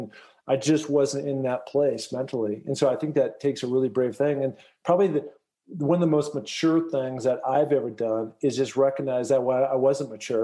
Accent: Seattle, Washington, United States; I went to Roosevelt High School. I grew up near the University of Washington. You know, I kind of grew up in that Sandpoint, Lowerhurst area.

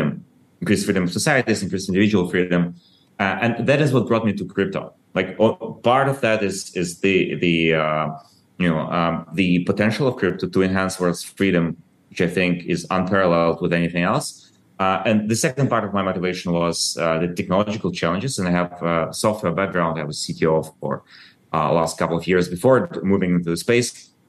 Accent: Ukraine; English is a second language; I was born in Soviet Ukraine and I grew up kind of like after the collapse of Soviet Union.

